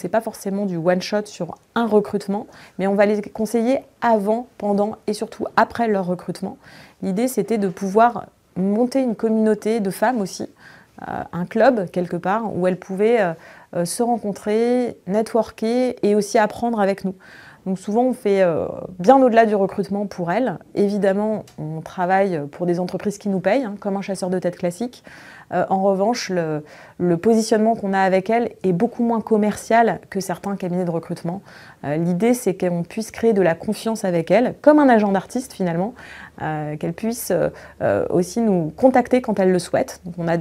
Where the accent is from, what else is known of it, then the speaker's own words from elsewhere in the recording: Reims, Grand Est, France; J'ai donc 39 ans, j'ai trois enfants et d'où je viens? Je viens de province, donc je viens de Reims, qui est dans l'Est.